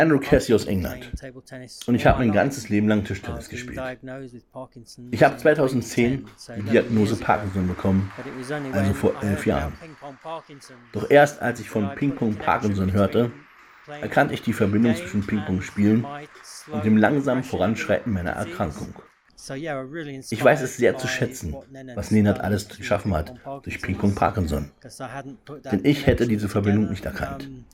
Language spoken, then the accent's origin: German; Denmark; ich komme aus Dänemark.